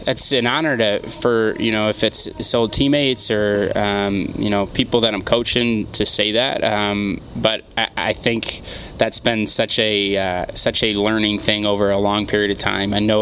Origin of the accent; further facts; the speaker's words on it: Rochester, New York, United States; Yeah, it's kind of surprised a lot of people from Rochester.